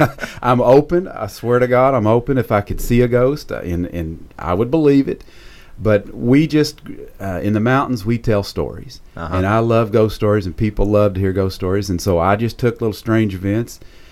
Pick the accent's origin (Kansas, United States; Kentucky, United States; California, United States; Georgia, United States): Kentucky, United States; I grew up on Longs Creek in Breathitt County. I'm about as far back in the woods as you can go, as you can get. And Breathitt County's right in the middle. It's near Hazard.